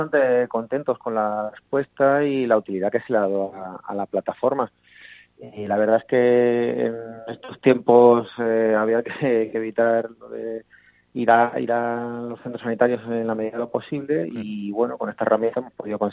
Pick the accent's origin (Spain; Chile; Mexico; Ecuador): Spain; Huelva, Andalusia; nosotros los pediatras, que somos de aquí, de Huelva